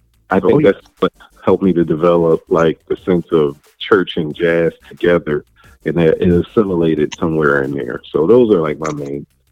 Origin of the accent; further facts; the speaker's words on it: Philadelphia, Pennsylvania, United States; And growing up in Philadelphia, the church that I grew up in, really across the pond in Philadelphia, Camden, New Jersey.